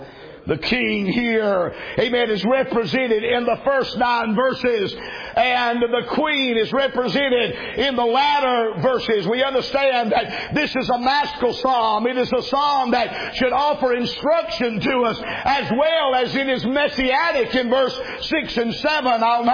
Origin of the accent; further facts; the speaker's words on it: the South, United States; I'm from the South, the sophisticated singing, you know, classical stuff